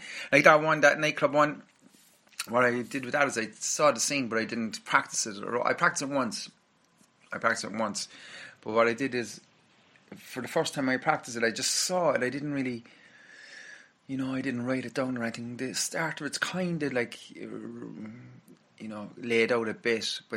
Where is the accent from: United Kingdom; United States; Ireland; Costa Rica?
Ireland; I like Boston as well, obviously, you know, being Irish.